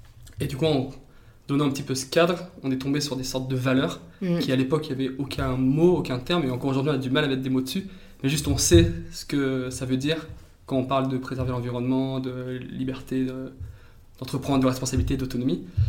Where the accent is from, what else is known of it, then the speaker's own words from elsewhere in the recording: Auvergne-Rhône-Alpes, France; J'avais un bon penchant sur l'environnement, parce que du coup, j'ai grandi dans la Drôme.